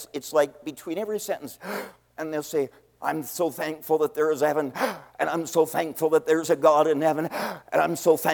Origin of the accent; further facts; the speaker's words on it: St. Catharines, Ontario, Canada; I'm a Canadian. I was born in St. Catharines, Ontario, and other than 3 years of Bible school in North Carolina, all my life I've been in Canada.